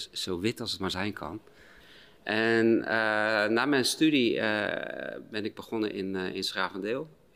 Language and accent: Dutch; Zierikzee, Zeeland, Netherlands; Ik ben geboren en getogen in Zierikzee in Zeeland. En dat was zeker toen, maar eigenlijk nu ook nog wel een beetje zo wit als het maar zijn kan.